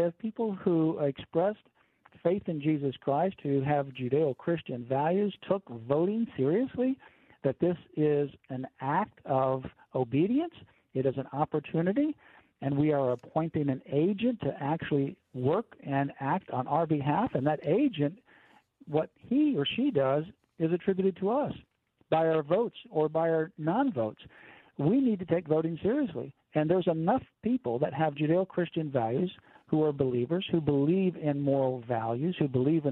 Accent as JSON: {"language": "English", "region": "Florida", "country": "United States", "tie": "born or raised there", "said": "You know, I remember growing up in Florida, I saw the space shuttle go up all the time"}